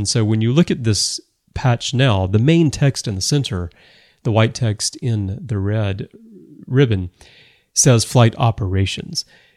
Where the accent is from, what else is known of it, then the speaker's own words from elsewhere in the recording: Birmingham, Alabama, United States; You know, I remember I grew up in Alabama. I'm from Birmingham